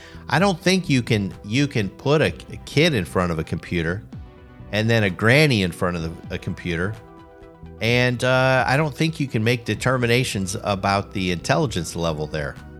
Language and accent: English; Chicago, Illinois, United States; We grew up in Chicago.